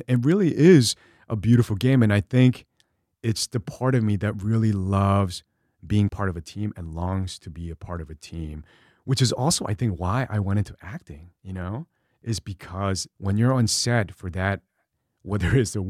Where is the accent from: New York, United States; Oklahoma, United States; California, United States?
New York, United States; growing up in New York, hip hop was my first love.